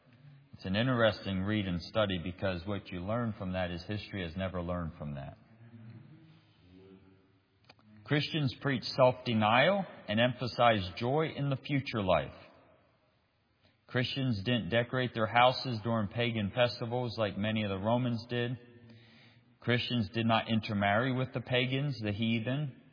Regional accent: United States; But I am an American, and I'm thankful and glad to be an American. I'm a patriotic American.

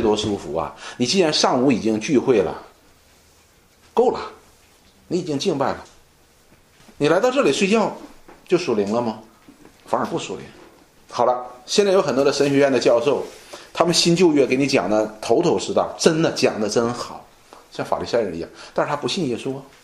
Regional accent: China; 我中国人有句话叫五十步笑百步

